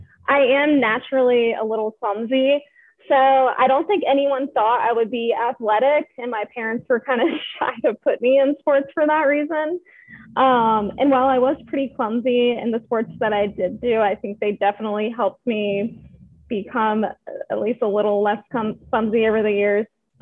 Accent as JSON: {"language": "English", "region": "Maryland", "country": "United States", "said": "No, we hate the Penguins also. I'm from Maryland, so that's where, I don't even know if I said that. I'm from Maryland. That's why I was a Caps fan."}